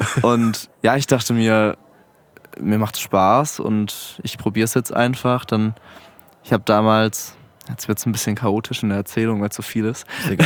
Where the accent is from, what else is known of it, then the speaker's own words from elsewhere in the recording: Mannheim, Baden-Württemberg, Germany; now in Frankfurt, Germany; Also ich komme aus Mannheim eigentlich.